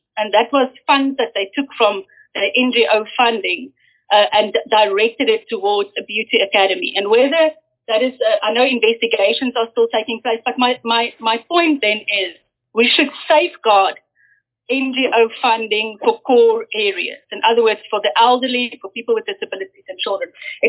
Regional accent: Paarl, Western Cape, South Africa; I am from Zebuland myself. I went to school in Paarl, and most of my family are from Wellington

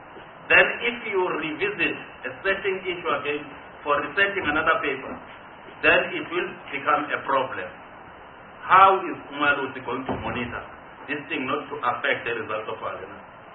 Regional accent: Mpumalanga, South Africa; I'm from Mpumalanga

